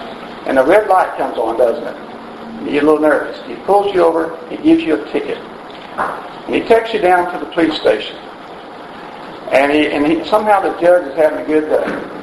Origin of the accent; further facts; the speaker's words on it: Prague, Oklahoma, United States; He's from Prague, and I'm from Prague too.